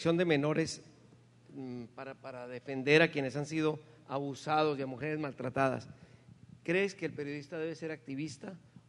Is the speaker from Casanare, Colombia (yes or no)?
no; Bogotá, Colombia; yo te digo tú o usted, porque soy bogotano y nosotros no sabemos tutear ni nada.